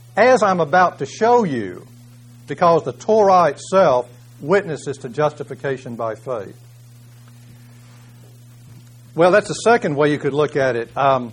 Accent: Kentucky, United States; born there; I was born in Kentucky, but I was pulling for Utah.

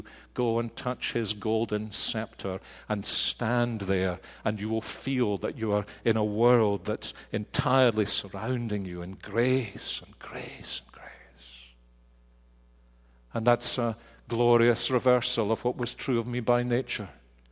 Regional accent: Scotland, United Kingdom; I don't think it's just being Scottish. I hate being in debt.

